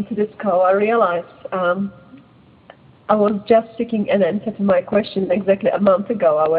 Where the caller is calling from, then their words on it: Melbourne, Victoria, Australia; I'm calling from Melbourne, Hawthorn.